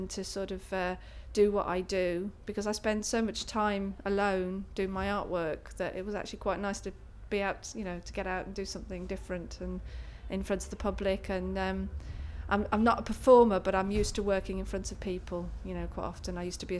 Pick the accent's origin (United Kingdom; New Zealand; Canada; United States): United Kingdom; Wolverhampton, West Midlands; moved away as an adult; now in Cardiff, United Kingdom; I'm 48 just and I'm originally from Wolverhampton, but I've lived in Cardiff for the last 20 years.